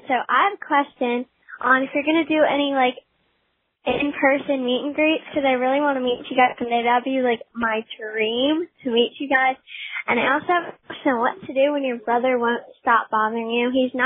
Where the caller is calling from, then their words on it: Maryland, United States; I'm from Maryland, and I'm 11 years old